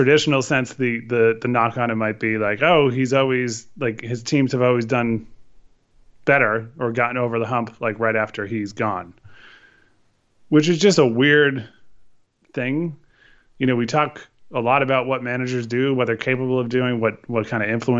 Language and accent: English; Connecticut, United States; for me growing up in Connecticut